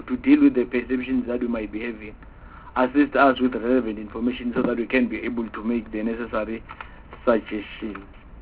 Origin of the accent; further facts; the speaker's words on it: Mpumalanga, South Africa; I'm from Mpumalanga, as I've done when I was doing introduction.